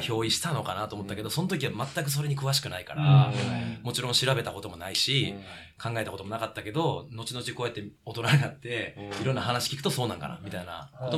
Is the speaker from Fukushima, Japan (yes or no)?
no; Kyoto, Japan; 僕京都出身なんですけど